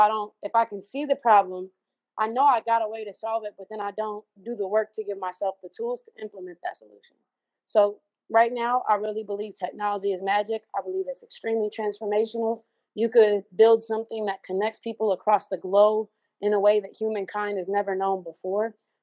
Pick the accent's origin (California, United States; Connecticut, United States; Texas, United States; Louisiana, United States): California, United States; Richmond; I'm from California. I'm from a city called Richmond. No, not Richmond, Virginia. If anyone's ever seen Coach Carter, that was about Richmond, California. Yeah, shout out. real Richmond. I'm from Richmond.